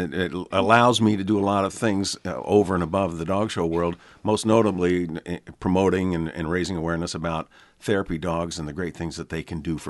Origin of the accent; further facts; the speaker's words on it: Eugene, Oregon, United States; also born or lived in Seattle / New York; It's great to be back home. I grew up in Eugene, but had been in Seattle for a long time and then New York for 14 years